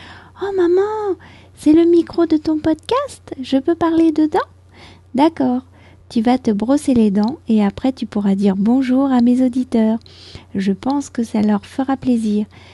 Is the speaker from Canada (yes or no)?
no; France; je suis française, j'habite près de Paris